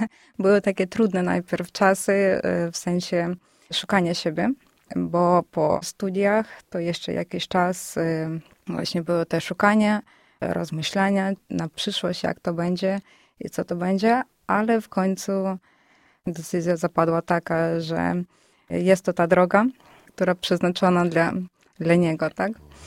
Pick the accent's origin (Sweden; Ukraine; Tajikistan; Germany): Ukraine; Lviv Oblast; now in Poland; W Ukrainie mieszkaliśmy niedaleko od Lwowa. Oboje pochodzimy z tego samego miasta, tak?